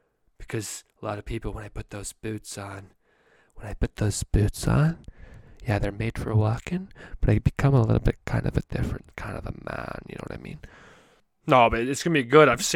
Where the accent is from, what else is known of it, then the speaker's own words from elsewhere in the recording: Calgary, Alberta, Canada; I'm from Calgary. The plan has always been to go back to Calgary at some point in time.